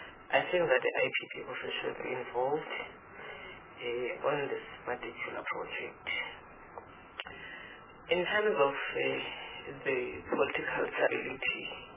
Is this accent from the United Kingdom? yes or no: no; South Africa; I'm a South African. I don't understand dollars, and I don't have a calculator.